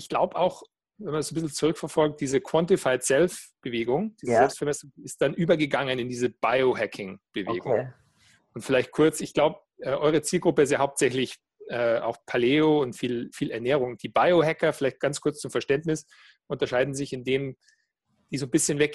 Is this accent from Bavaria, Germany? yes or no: yes; Weilheim, Bavaria, Germany; now in Berlin, Germany; weil ich bin ja ein gebürtiger Bayer. Das hört man so ein bisschen an der Sprachfarbe. Ich bin jetzt schon Wahl-Berliner seit einiger Zeit, aber geboren und aufgewachsen in Weilheim im Oberbayern, da Richtung Garmisch raus von München.